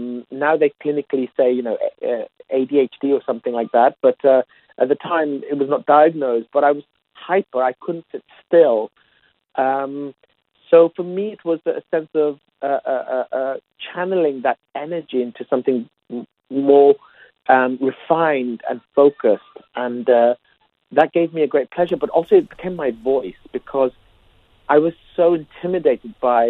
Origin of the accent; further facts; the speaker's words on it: London, United Kingdom; I grew up in South London, but my people, if you like, my parents' people, Bangladeshis, there were a lot of them, you know, who came out of East London.